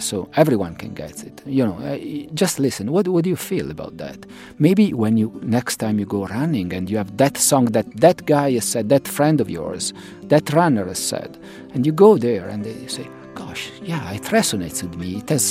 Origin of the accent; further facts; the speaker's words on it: Italy; English is a second language; as I said, I'm originally from Italy, and in my running, sometimes I have, I have some Italian songs.